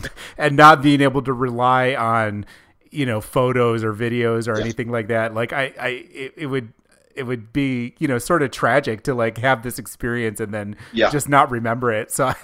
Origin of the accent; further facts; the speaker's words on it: Midwest, United States; I grew up in the Midwest and for some reason never made it to Minneapolis. I waited until I moved onto the, you know, on the East Coast to make my trip.